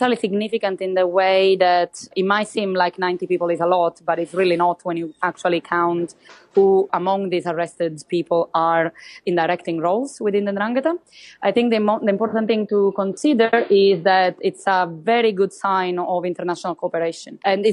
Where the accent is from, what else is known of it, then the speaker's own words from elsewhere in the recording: Calabria, Italy; I don't live in Germany, so I don't know about the German situation. But I come from Calabria